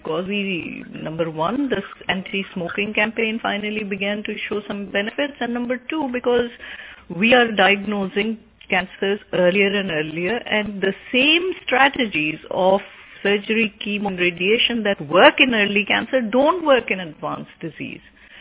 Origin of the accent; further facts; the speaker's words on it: Pakistan; moved away as an adult; now in United States; I came to this country from Pakistan in 1977, freshly graduated from medical school